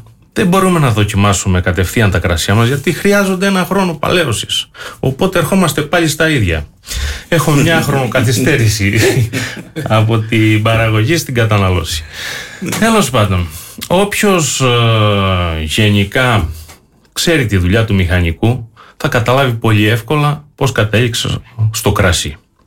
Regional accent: Siteia, Crete, Greece; Στη Σιτία μεγάλωσα, στη Σιτία την εφηβεία, στη Σιτία τα πρώτα... κρασιά, τα πρώτα ξενύχτια, στο χωριό επίσης.

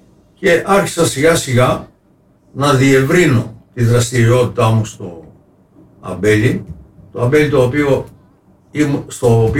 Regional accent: Tylissos, Crete, Greece; born there; Εγώ προσωπικά είχα την τύχη, γεννήθηκα στην Τήλισσο

